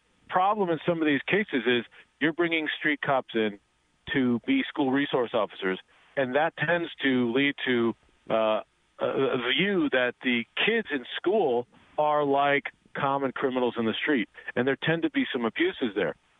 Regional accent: New Hampshire, United States; now in Connecticut, United States; until I moved to Connecticut, because I grew up in New Hampshire where it was live free or die.

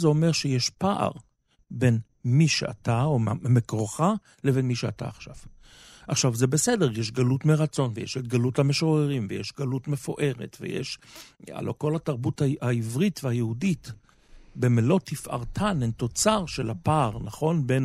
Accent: Jerusalem, Jerusalem District, Israel; אני ירושלמי, אני לא רק ישראלי, אני ירושלמי, את מבינה, זאת אומרת.

